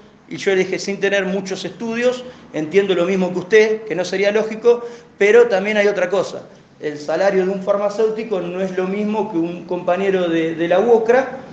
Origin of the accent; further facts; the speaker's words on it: Olavarría, Buenos Aires Province, Argentina; los laburantes somos de Olavarría, están encuadrados en la minería